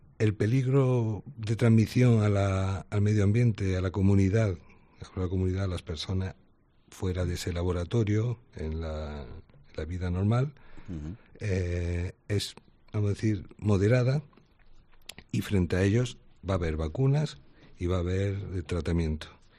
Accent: Andalusia, Spain; yo como andaluz he convivido mucho con ella

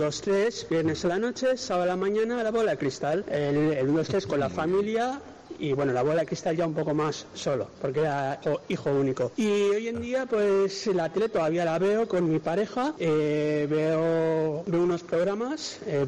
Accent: San Sebastián, Basque Country, Spain; de Donosti.

